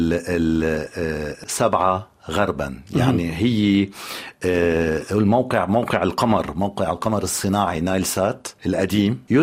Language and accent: Arabic; Lebanon; أنا أصل لبناني فبعرف هالشي بلبنان مع الأسف